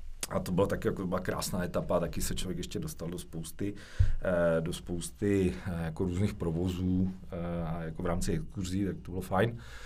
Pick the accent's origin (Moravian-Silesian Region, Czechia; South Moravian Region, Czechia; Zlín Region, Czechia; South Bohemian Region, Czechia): Moravian-Silesian Region, Czechia; protože pocházím z Beskyd, kousek od Kopřivnice